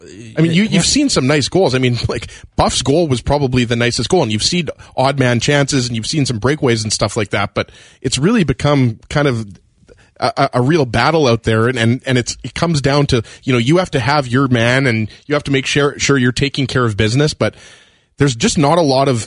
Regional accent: Winnipeg, Manitoba, Canada; I mean, we're from Winnipeg. We grew up with this.

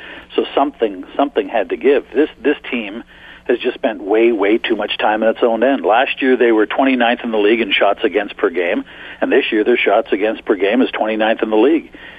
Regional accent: Warren, Manitoba, Canada; now in Ottawa, Canada; I moved from Winnipeg, where I grew up. You know, I'm a Winnipeg boy. I grew up just outside of Winnipeg in Warren, Manitoba. I moved to Ottawa in 1983. So I'm now 30 plus years here.

